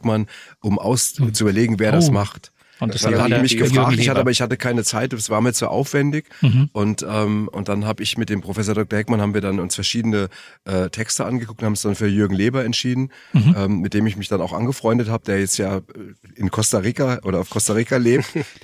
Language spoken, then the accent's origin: German; Frankfurt, Hesse, Germany